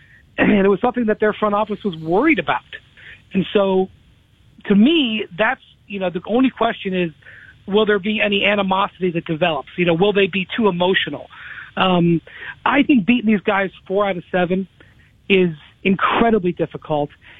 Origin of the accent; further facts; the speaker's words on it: Akron, Ohio, United States; Right, so I'm from the Midwest. I'm from Akron, Ohio.